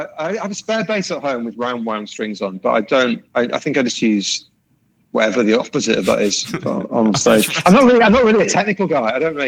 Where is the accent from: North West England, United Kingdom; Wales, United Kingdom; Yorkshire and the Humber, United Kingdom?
Yorkshire and the Humber, United Kingdom; Bradford; now in Glasgow, United Kingdom; I had that vision of Glasgow before I moved there. That's one of the reasons that I moved. I grew up in Bradford.